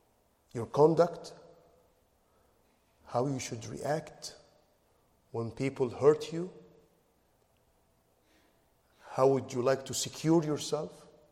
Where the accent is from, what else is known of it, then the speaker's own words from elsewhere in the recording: Egypt; You know, as I told you, I'm from Egypt.